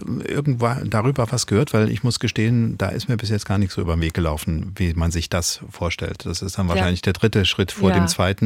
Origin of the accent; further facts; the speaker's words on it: Mühlhausen, Thuringia, Germany; Weil ich weiß, Sie leben in Mühlhausen, was meine Heimatstadt ist.